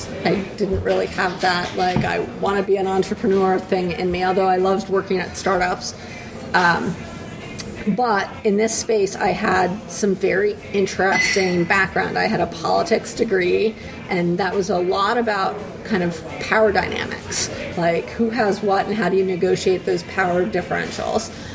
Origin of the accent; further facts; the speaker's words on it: Cambridge, Massachusetts, United States; I grew up in Cambridge, Massachusetts. People love to argue and, you know, really get into it.